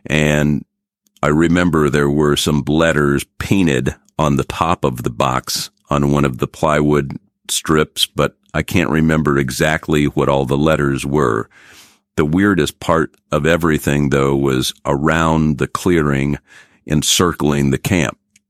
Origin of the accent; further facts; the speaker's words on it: West Virginia, United States; when I was a boy growing up in West Virginia. It was 1975, and I was 10 years old